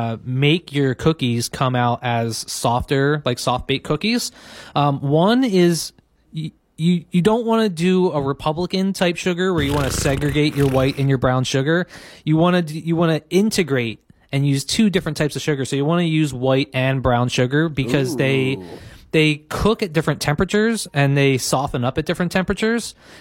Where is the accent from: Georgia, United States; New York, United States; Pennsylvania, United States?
Pennsylvania, United States; Philadelphia; And also, not for nothing, I'm from Philadelphia. I'm an Eagles fan.